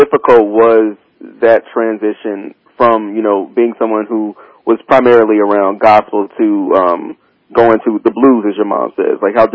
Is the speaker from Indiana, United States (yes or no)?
no; South Carolina, United States; My family's AME, and I'm from South Carolina, so I'm from the South.